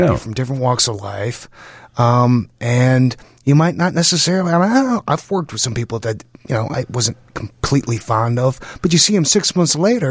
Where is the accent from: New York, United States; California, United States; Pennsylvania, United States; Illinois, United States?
Illinois, United States; Chicago; Goodman, because I'm a Chicagoan originally.